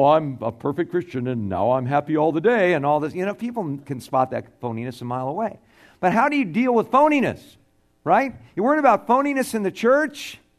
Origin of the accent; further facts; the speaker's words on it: Tucson, Arizona, United States; hey, I'm from Tucson, Arizona. I don't even live here, but I'm here as fellowship.